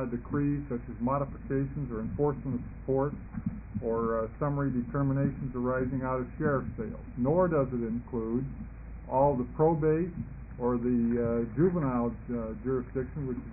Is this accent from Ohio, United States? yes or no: no; Redmond, Oregon, United States; I'm an attorney from Redmond